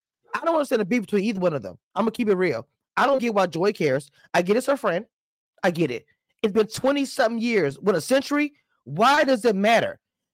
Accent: the South, United States; even growing up in the South, you see the women, you know, kind of collectively getting together, the aunties and the whatever.

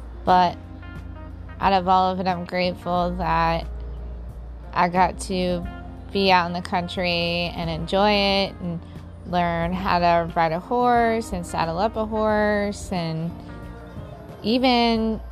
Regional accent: Mount Sterling, Ohio, United States; I am from Mount Sterling, Ohio.

